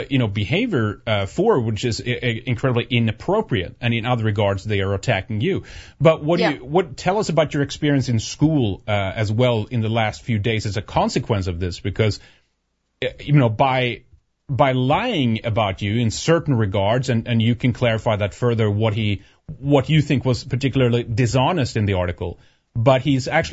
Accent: Sweden; English is a second language; Greta Thunberg, she's from my neck of the woods. I'm Swedish. I'm from Sweden

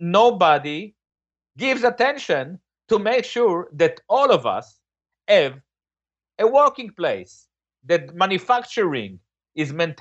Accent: Boston, Massachusetts, United States; When I was young, I would ask Americans I would meet in Europe, where are you from? And tell them, I'm from Boston.

